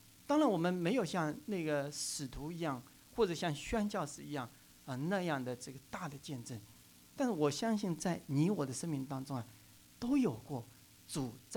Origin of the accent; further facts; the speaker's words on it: Hangzhou, Zhejiang, China; moved away; also born or lived in Wenzhou / Hong Kong; 我后来呢离开了我的家乡杭州，我在杭州信主，后来就到了温州。